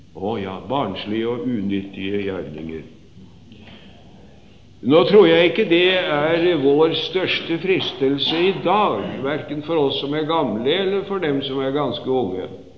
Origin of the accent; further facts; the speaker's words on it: Sarpsborg, Østfold, Norway; Da jeg var ung, i min hjemby i Sarpsborg, det var ikke så flust med penger